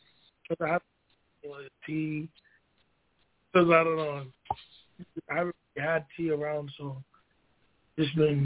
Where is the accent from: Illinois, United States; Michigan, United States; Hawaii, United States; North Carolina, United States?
Hawaii, United States; Kahuku; now in Seattle, United States; I am born and raised in Kahuku, Hawaii, and I recently moved over here to Seattle about 2 years ago